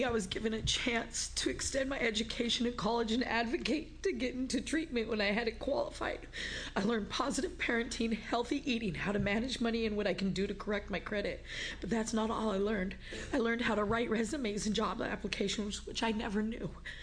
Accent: Seaside, Oregon, United States; I'm from Seaside.

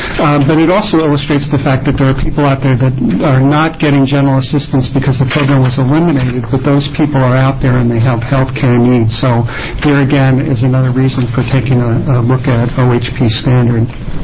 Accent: Oregon City, Oregon, United States; this Wednesday night I'll be in my hometown of Oregon City to meet with the Ways and Means Committee.

